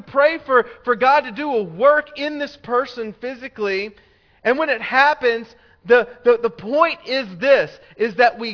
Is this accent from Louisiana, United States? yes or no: yes; Louisiana, United States; like I'm from Louisiana, we say lanyap a lot down there, all right?